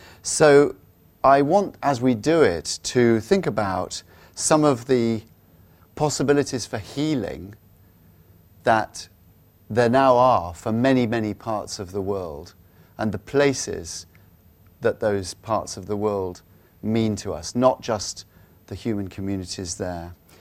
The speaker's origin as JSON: {"language": "English", "town": "Salisbury", "region": "South West England", "country": "United Kingdom", "tie": "born or raised there", "said": "in my hometown of Salisbury, going to the cathedral for evensong"}